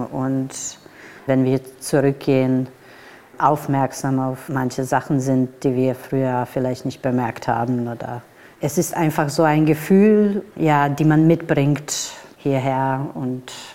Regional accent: Serbia; German is a second language; ich komme aus Serbien.

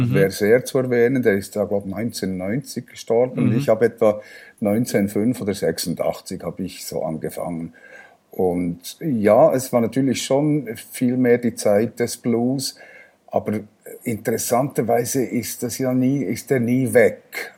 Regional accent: Thun, Bern, Switzerland; born there; ich bin gebürtiger Thuner, Thun in Bern … das ist ein urbernisches Geschlecht und bin im Emmental heimatberechtigt

